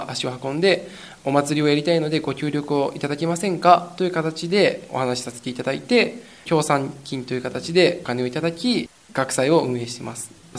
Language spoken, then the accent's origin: Japanese; Nagoya, Aichi, Japan; now in Fujisawa, Japan; 僕は地元が名古屋だと言ったんですけども、それで上京してきて今湘南台に住んでるんですけども、